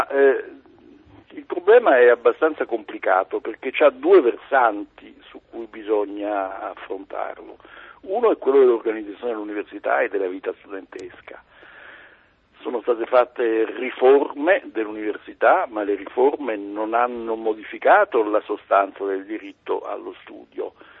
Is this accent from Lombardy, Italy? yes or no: no; Venice, Veneto, Italy; Io vengo da Venezia, vivo a Venezia, Venezia è una città ormai 70.000 abitanti